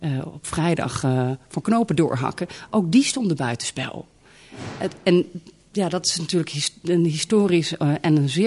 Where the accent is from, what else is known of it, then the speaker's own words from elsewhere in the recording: Netherlands; Nou ja, ik ben half Frans. Mijn moeder is Française. Ik ben opgegroeid in Nederland.